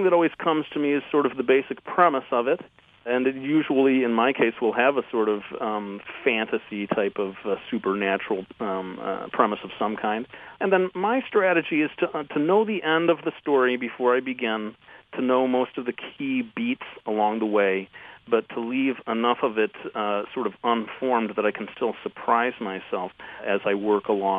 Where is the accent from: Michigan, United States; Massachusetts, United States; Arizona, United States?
Michigan, United States; Detroit; That's true. Yeah, you've caught me. Well, I fly the Motown flag as well, and you're right. I should be more proud of my native local sound.